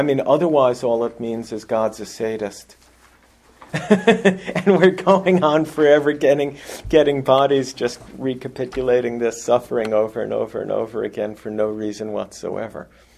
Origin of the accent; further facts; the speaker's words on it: Roslyn, New York, United States; being white in America in the 20th century and growing up in Roslyn, Long Island